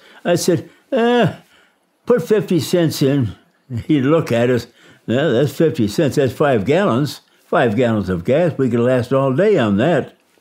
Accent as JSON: {"language": "English", "town": "Detroit", "region": "Michigan", "country": "United States", "tie": "born or raised there", "said": "Well, I was born in Detroit, Michigan, 1925. I came up through the end of the big crash and went into the Great Depression."}